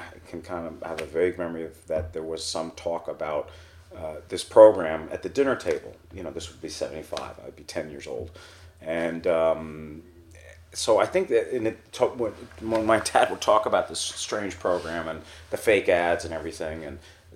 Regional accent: Hanover, New Hampshire, United States; I grew up in Hanover, Hampshire, a small town in New England.

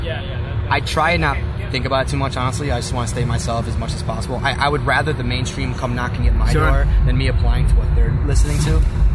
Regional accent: Detroit, Michigan, United States; I'm from Detroit.

